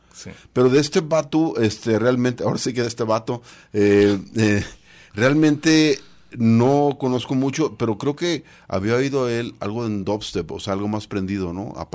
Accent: Mexico; tengo como buen mexicano la tendencia a acentuar la última sílaba

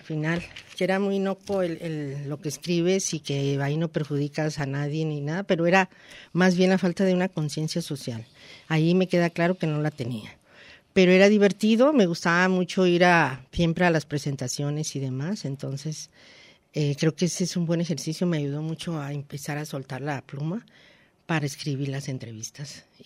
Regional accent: Ciudad Obregón, Sonora, Mexico; born there; now in Guadalajara, Mexico; Entonces creo que ahí estuve muy poco y sí nací en Ciudad Obregón.

